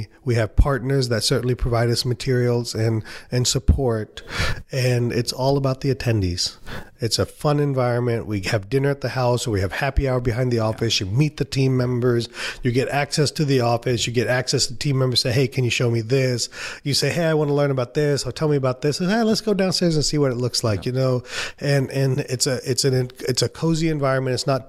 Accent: India; I'm an Indian, I don't like to spend money.

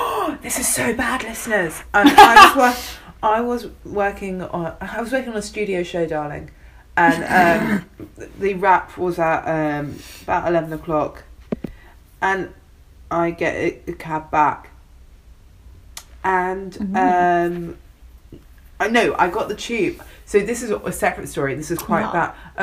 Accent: London, United Kingdom; because I grew up in London. I still live in London.

